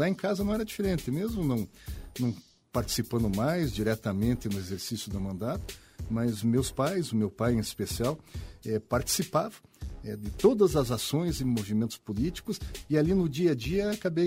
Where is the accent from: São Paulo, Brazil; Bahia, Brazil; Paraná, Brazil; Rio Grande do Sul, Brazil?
Paraná, Brazil; Ponta Grossa; em especial eu que sou da cidade de Ponta Grossa